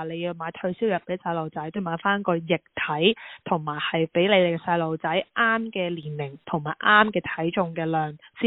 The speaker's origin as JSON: {"language": "Cantonese", "country": "Hong Kong", "lives_now": "Australia", "said": "咁我自己经历就是我自己人来自香港的"}